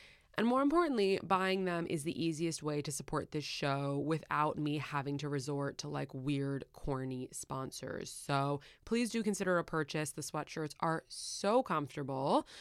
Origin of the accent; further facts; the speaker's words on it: New York City, New York, United States; maybe it's because of my age, maybe it's because of growing up in New York City.